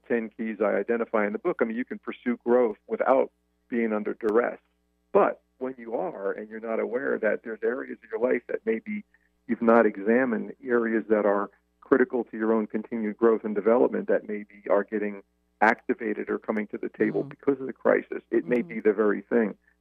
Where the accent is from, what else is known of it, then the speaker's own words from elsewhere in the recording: United States; my identity as a male, as an Italian male, as an American.